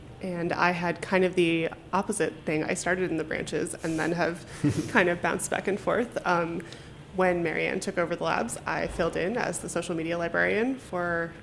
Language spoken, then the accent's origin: English; Cleveland, Ohio, United States; I am originally from just outside of Cleveland, Ohio, which is the best city ever, besides D.C., I guess.